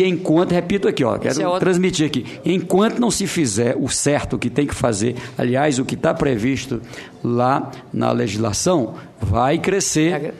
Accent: Teresina, Piauí, Brazil; Eu cito o exemplo lá do meu estado, em Teresina

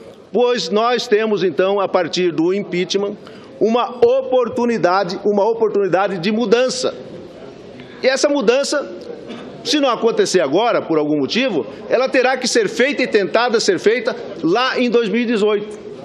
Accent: Brazil; como nós brasileiros, nós trabalhadores, nós empresários, nós agricultores

